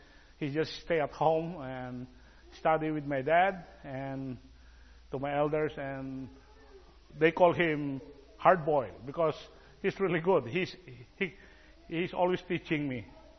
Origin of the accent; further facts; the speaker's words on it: Philippines; We are Filipino. We don't... Well, this is our national cloth. This is, we call it Tagalog, Barong Tagalog. When you have this, they know that I am Filipino.